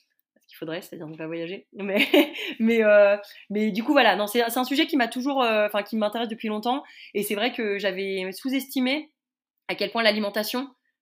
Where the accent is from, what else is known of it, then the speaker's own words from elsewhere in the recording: Auvergne-Rhône-Alpes, France; Donc nous en plus, on vient de Haute-Savoie